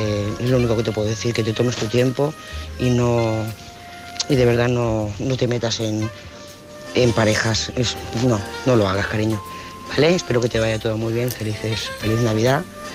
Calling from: Lloret de Mar, Catalonia, Spain; de Lloret de Mar

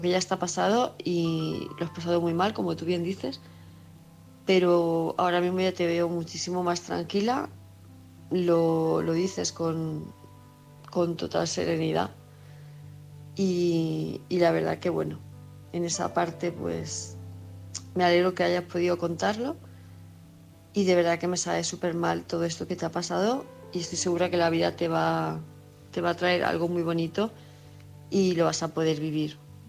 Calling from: Palma, Balearic Islands, Spain; de Palma de Mallorca.

